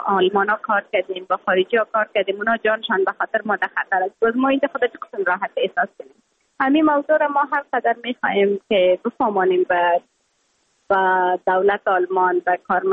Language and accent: Persian; Afghanistan; moved away; یکانه چیزی که من از افغانستانم رای خود وعده کرده بودم، برآمده بودم